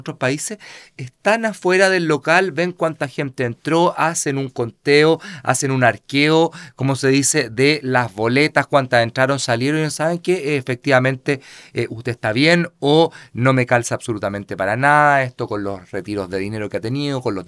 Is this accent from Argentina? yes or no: no; Chile; El Estado somos todos los chilenos